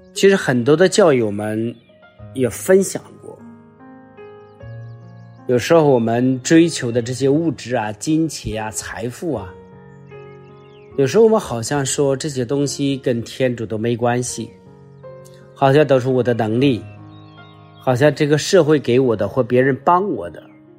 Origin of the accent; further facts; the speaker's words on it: China; 就像我们中国人现在容易说的，若要灭亡先要疯狂，只要疯狂就会灭亡。